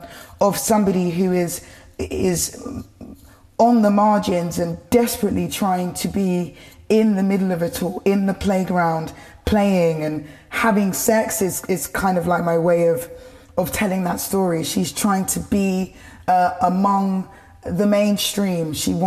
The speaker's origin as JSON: {"language": "English", "region": "London", "country": "United Kingdom", "tie": "born or raised there", "said": "I grew up in Tower Hamlets, a borough, a neighbouring city of London, on a housing association council estate."}